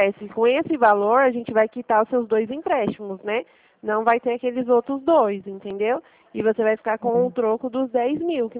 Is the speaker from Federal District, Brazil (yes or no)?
no; Açailândia, Maranhão, Brazil; Isso, sou daqui mesmo, de Açailândia.